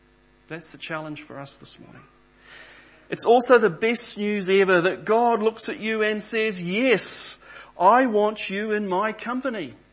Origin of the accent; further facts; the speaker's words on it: Papua New Guinea; I grew up in Papua New Guinea. I was born there.